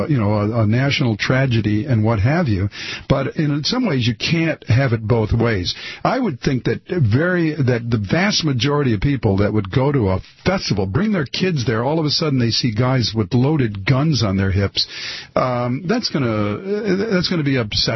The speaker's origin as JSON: {"language": "English", "town": "Detroit", "region": "Michigan", "country": "United States", "tie": "born or raised there", "said": "You know, I'll tell you, my friend, I was born and raised in Detroit."}